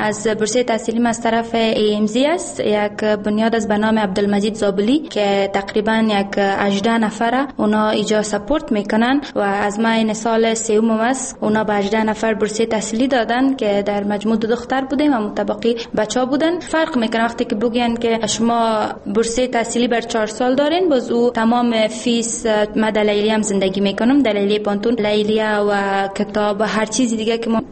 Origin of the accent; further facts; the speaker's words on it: Badakhshan, Afghanistan; ما از بدخشان آمدیم.